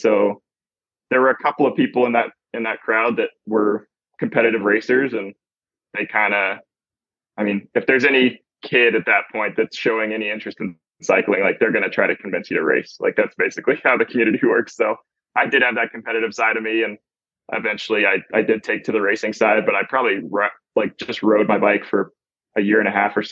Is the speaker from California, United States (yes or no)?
no; Texas, United States; I grew up in South Texas and I played football and baseball and basketball